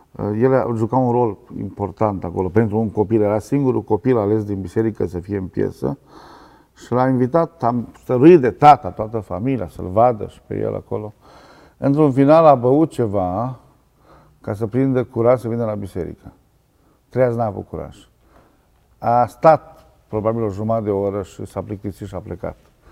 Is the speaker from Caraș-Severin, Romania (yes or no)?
yes; Glimboca, Caraș-Severin, Romania; Am crescut la Glimboca. Tata de origine este moldovean.